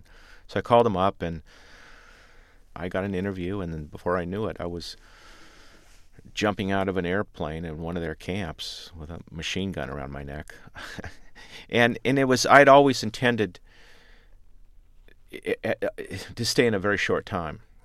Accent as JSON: {"language": "English", "country": "United States", "said": "I, as an American, would prefer that this money was being spent here."}